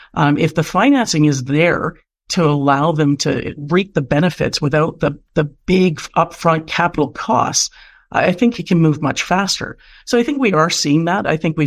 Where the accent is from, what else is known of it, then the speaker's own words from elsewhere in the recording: Canada; I'm being born and raised in Canada